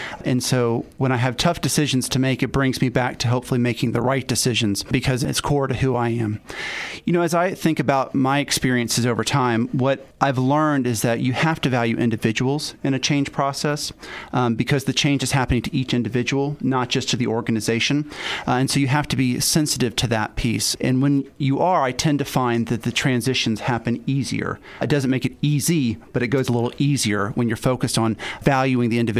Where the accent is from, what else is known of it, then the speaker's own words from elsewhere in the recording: Jacksonville, Florida, United States; also born or lived in Georgia; I grew up in Jacksonville, Florida, and spent most of my life there, and then went to college in Georgia.